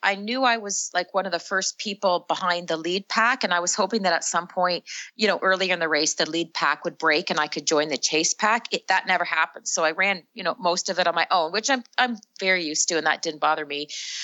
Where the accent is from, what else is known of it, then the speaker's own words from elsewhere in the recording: Canada; I'm from Canada. We have some nasty winters